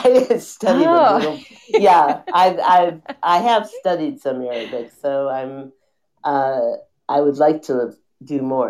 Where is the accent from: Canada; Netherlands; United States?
United States; Chicago, Illinois; I was born and raised in Chicago, and I grew up in a Jewish neighborhood. I'm Jewish and was raised in a very fairly traditional way.